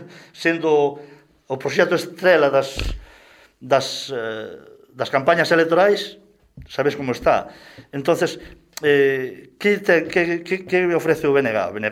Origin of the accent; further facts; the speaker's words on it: Mazaricos, Galicia, Spain; eu criei-me en Mazaricos, nací na parroquia de San Cosme de Antes, unha parroquia rural, ali vivese da ganadería.